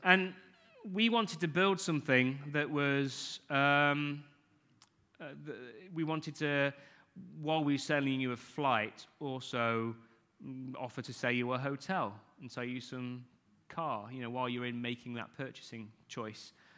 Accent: England, United Kingdom; now in Ireland; I'm English, living in Ireland

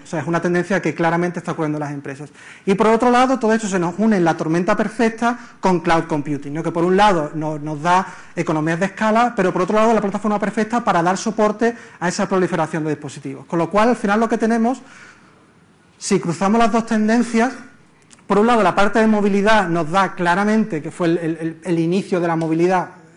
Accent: Spain; yo soy español

